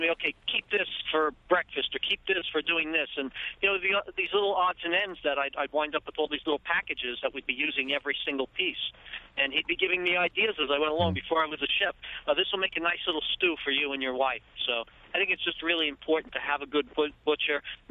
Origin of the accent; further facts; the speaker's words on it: Jersey City, New Jersey, United States; And I remember growing up in Jersey City and going to visit my butcher